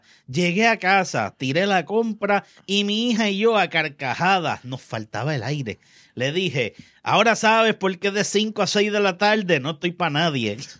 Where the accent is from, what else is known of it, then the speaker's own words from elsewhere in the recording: Canóvanas, Puerto Rico; yo soy de Canóvanas, que está brutal que algo nos supere